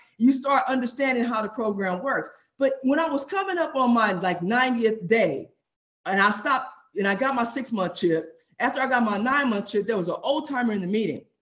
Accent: Los Angeles, California, United States; I'm from South Central Compton, Los Angeles, Watts. I come from the ghetto of Los Angeles.

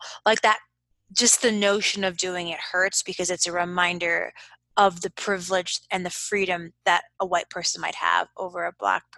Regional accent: United States; I grew up in America my whole life. So even when I speak Spanish, when I speak English, I have a perfect, you know, no accent.

